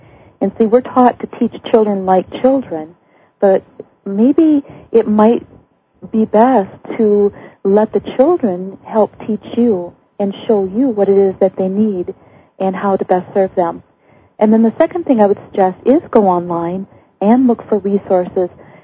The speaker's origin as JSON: {"language": "English", "region": "Wisconsin", "country": "United States", "tie": "born or raised there", "said": "I grew up in Wisconsin. I'm a vegetarian now for 20 years, but I grew up, you know, in Wisconsin, the dairy state"}